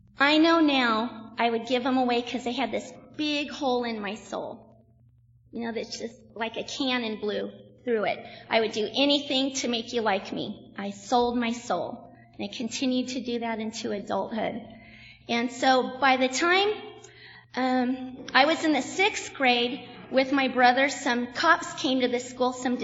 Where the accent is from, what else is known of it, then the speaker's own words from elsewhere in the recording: California, United States; My brother's 2 years younger than I, and we grew up in Southern California.